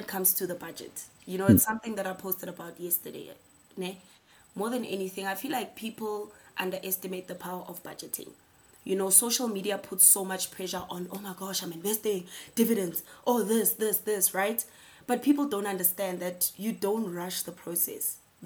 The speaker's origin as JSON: {"language": "English", "town": "Tembisa", "region": "Gauteng", "country": "South Africa", "tie": "born or raised there", "said": "I am born and bred in Tembisa"}